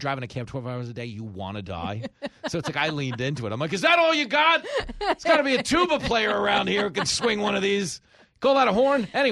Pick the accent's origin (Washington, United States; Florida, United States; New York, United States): New York, United States; New York City; And New Yorkers, this is the thing. The way we talk, because people really get hung up on Trump's words, we have no economy with words, meaning we just say stuff.